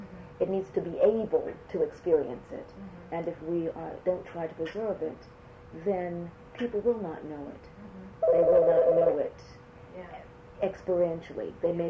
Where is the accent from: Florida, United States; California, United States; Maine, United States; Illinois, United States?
Florida, United States; Eatonville; I grew up in Eatonville with people, and I've never met any better people.